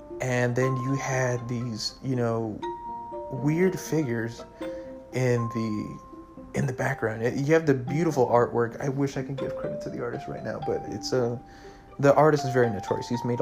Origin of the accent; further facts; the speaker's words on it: Brownsville, United States; We went into this Blockbuster back in my hometown of Brownsville.